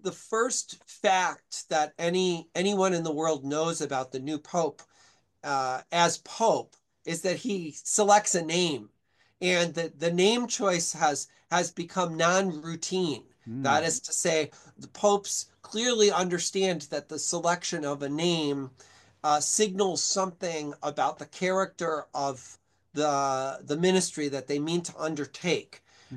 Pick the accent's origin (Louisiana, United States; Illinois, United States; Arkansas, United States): Illinois, United States; Chicago; So while he grew up in Chicago, my hometown, and so Chicagoans are very proud at this point. And he grew up in a Chicago kind of thick Chicago Catholicism that I also grew up in.